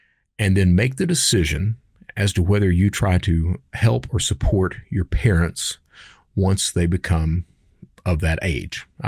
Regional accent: Kentucky, United States; because I'm in the South and I'm from Eastern Kentucky. And a lot of the Eastern Kentucky mindset is that you have children and that those children will take care of you once you are old

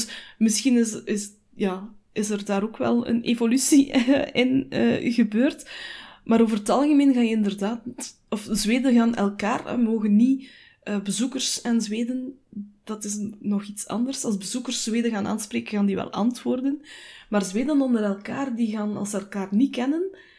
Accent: Belgium; En ik denk dat wij als Belgen dat ook eerder hebben.

